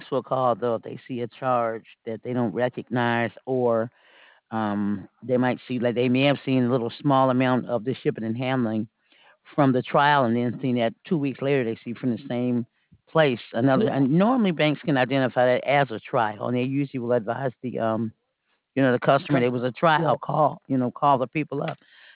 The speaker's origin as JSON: {"language": "English", "town": "Detroit", "region": "Michigan", "country": "United States", "also_born_or_lived": "Maryland", "lives_now": "Alabama, United States", "said": "I'm from Detroit."}